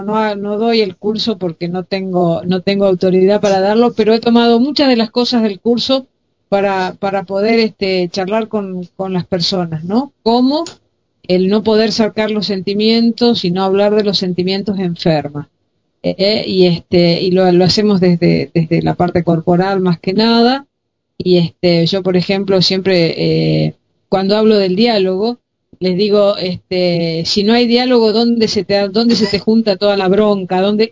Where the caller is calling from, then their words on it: Resistencia, Chaco, Argentina; estoy en Resistencia, en el Chaco, con 30 y pico de grados de temperatura, un calor terrible acá.